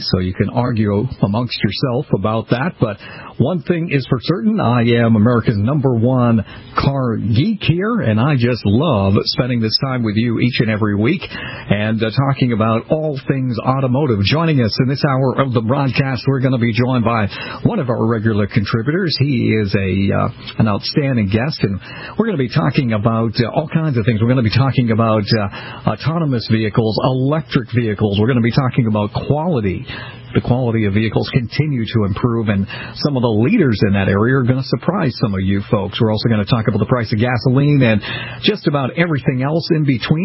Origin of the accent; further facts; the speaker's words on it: Boston, Massachusetts, United States; And Michigan go hand in hand, as does my hometown of Boston, and that combination of high heat and humidity can take its toll.